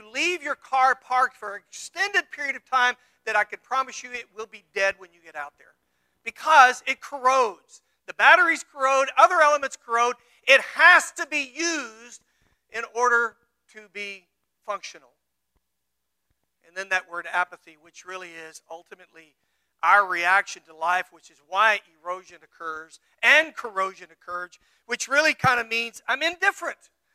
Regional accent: the South, United States; I'm an American white dude. Grew up in the South. I grew up as a father who's a Baptist preacher.

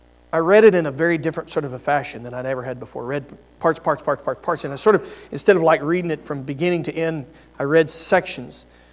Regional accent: New Braunfels, Texas, United States; I pray for New Braunfels, Texas, my hometown.

